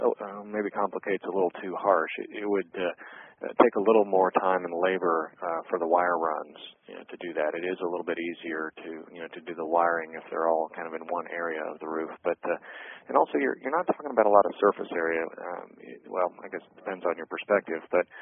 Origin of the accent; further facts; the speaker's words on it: Midwest, United States; I don't know if that's because I'm from the Midwest or what, but I actually my family's from California originally